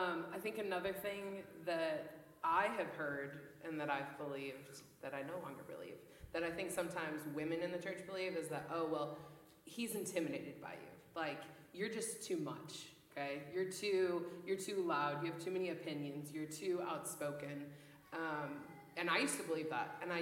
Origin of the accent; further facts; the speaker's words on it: New York, United States; I'm from New York, and we're not known as like quiet, soft, meek people.